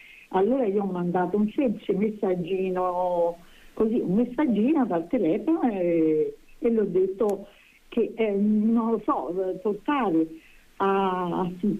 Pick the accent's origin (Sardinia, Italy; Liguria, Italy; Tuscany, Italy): Tuscany, Italy; Prato; born there; also born or lived in Africa / Milan; ho 77 anni, sono nata a Prato, ho vissuto a Prato anche un qualche periodo in Africa e a Milano